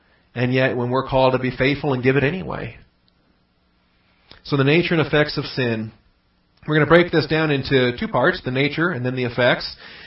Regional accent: Washington, United States; He was from North Carolina. I was from Washington. There's opposite ends of the country.

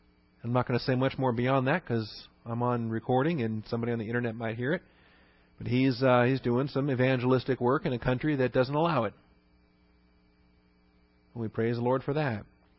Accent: Seattle, Washington, United States; now in Texas, United States; I grew up in Seattle. We had weird pronunciation up there. So, and then I come to Texas, and y'all had this very normal pronunciation here in Texas.

